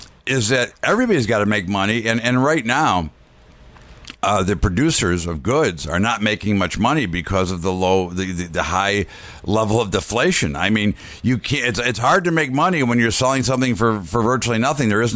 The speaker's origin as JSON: {"language": "English", "country": "United States", "said": "I mean, I'm a big fan, right? I'm an American."}